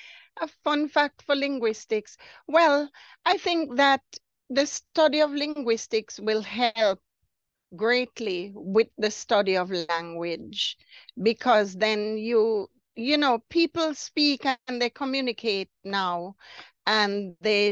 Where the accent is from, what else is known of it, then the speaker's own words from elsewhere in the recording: Antigua & Barbuda; I was born and lived in Antigua for many, many years.